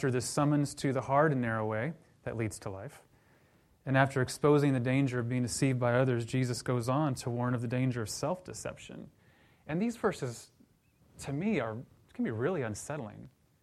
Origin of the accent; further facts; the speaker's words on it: Oklahoma, United States; You know, growing up around Oklahoma, here's my Oklahoma reference for the morning. Growing up around Oklahoma